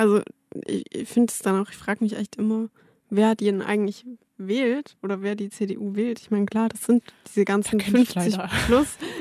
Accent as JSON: {"language": "German", "town": "Stuttgart", "region": "Baden-Württemberg", "country": "Germany", "said": "Und ich komme ja aus Stuttgart"}